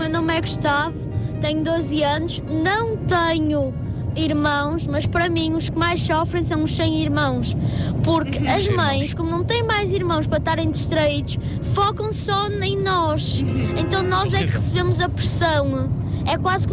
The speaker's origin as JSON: {"language": "Portuguese", "town": "Porto", "region": "Norte", "country": "Portugal", "said": "eu sou do Porto, sou do Norte."}